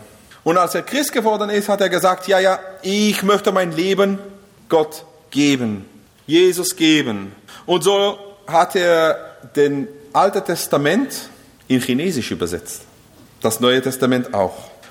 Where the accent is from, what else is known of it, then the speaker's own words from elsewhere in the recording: Israel; als wir aufgewachsen sind in Israel, war die Gemeinde sehr klein.